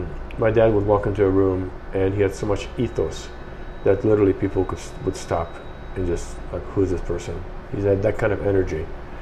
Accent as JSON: {"language": "English", "region": "south of France", "country": "France", "tie": "born or raised there", "said": "Growing up in France, especially in the south of France"}